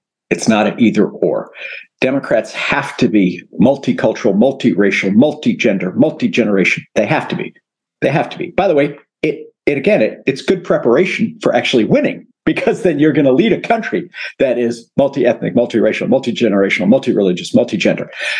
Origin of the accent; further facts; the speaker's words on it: Texas, United States; I mean, I grew up in the South. I'm from Texas, but you have to campaign there.